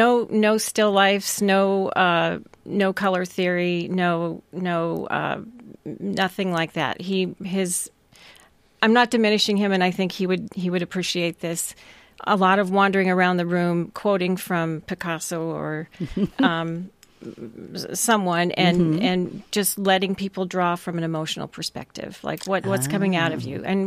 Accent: Seattle, Washington, United States; In Seattle. Rainy Seattle.

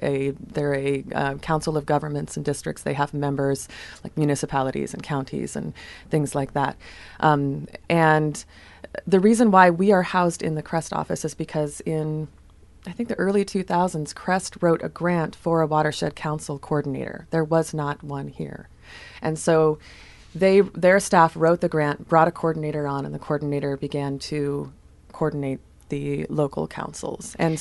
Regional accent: Vernonia, Oregon, United States; I'm from Vernonia. I grew up on the banks of the Nehalem River, where there were spawning grounds right in front of our home.

